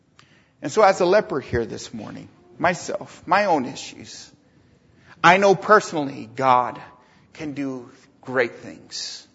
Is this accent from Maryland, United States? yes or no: no; California, United States; Growing up in Southern California, we always heard it, only you can start forest fires, right?